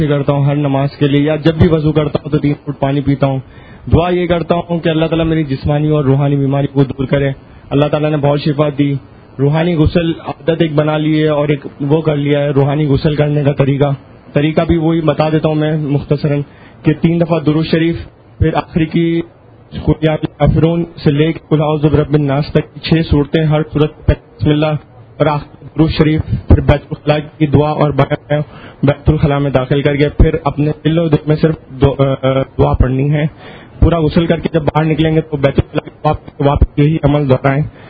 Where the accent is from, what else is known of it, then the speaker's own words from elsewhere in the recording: Karachi, Sindh, Pakistan; now in Faisalabad, Pakistan; اور میں فیصل آباد بیسک میں کراتی سے ہوں، ایک سال فیصل آباد میں ہوں۔